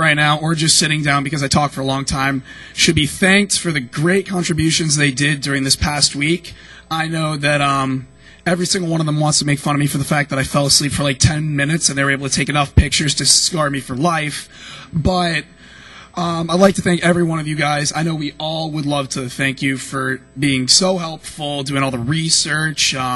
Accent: Cape Cod, Massachusetts, United States; I am from Cape Cod, Massachusetts.

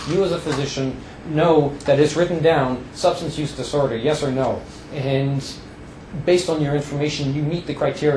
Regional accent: Montreal, Quebec, Canada; I'm from Montreal. I grew up in Montreal. I understand the Montreal way of doing things.

